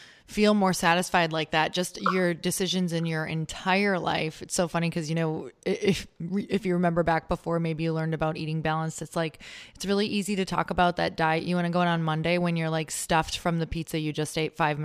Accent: Midwest, United States; because I grew up in the Midwest.

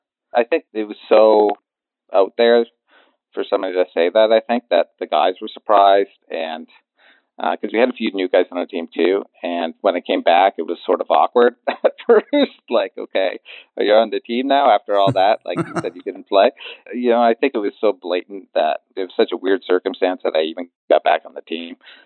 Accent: Windsor, Ontario, Canada; I'm from Windsor, Ontario, and we never really went out east on the 401 past Toronto.

